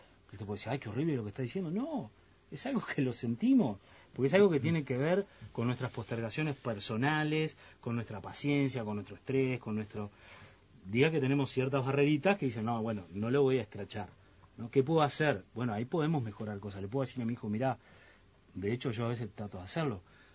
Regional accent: Progreso, Canelones, Uruguay; now in Montevideo, Uruguay; Yo soy de Progreso, Canelones.

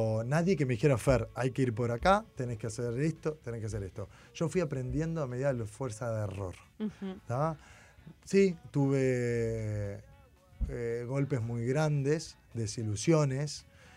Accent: Piriápolis, Maldonado, Uruguay; born there; yo nací en Piriápolis

